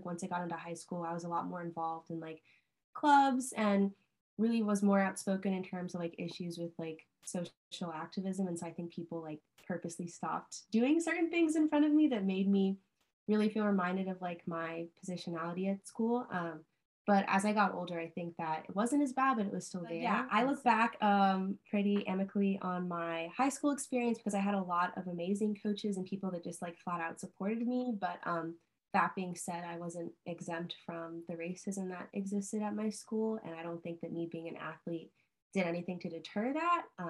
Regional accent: Charlotte, North Carolina, United States; I'm from Charlotte, North Carolina.

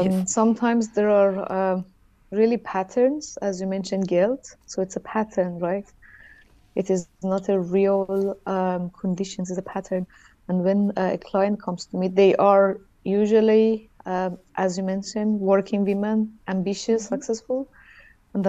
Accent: Iran; born there; English is a second language; originally Iranian. It's a very difficult question, actually, when they ask, where are you coming from? So I say I was born in Iran

